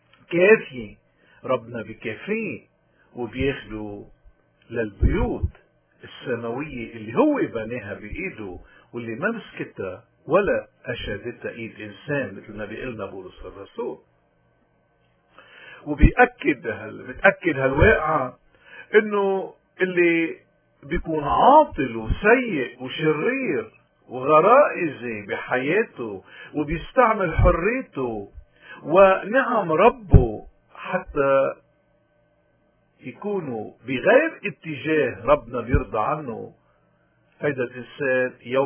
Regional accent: Lebanon; قديش نحن اليوم كلبنانيين وقديش رجال الدين عنا من دون استثناء

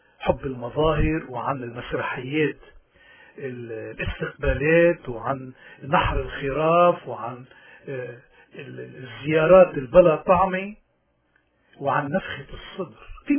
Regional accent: Lebanon; هالنموذج اللي عندنا بلبنان اليوم العالم كله بحاجة له

